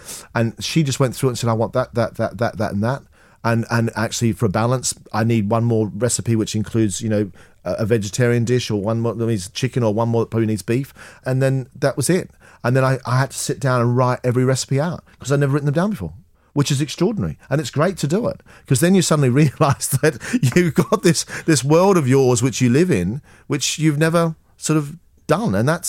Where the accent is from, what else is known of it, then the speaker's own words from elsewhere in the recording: Australia; as a kid growing up in Australia, we had fruit trees in the garden.